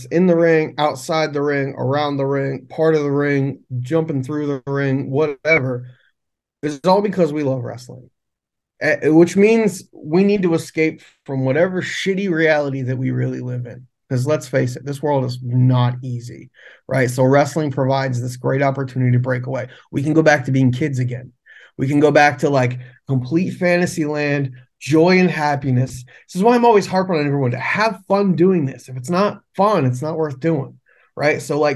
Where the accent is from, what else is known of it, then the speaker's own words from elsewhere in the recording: Bloomsburg, Pennsylvania, United States; I'm from Bloomsburg. I'm from the country. I'm from the sticks.